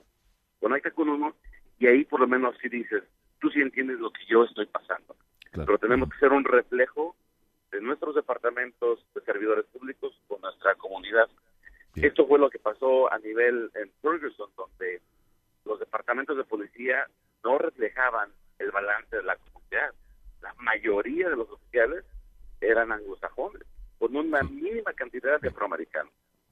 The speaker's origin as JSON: {"language": "Spanish", "country": "Mexico", "said": "un servidor que soy mexicano"}